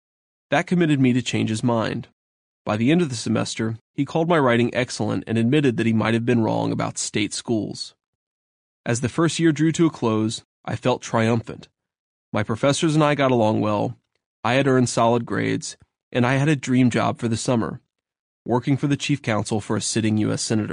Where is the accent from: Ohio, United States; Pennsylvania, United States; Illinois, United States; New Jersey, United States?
Ohio, United States; my parents didn't go to college, and I grew up in Ohio.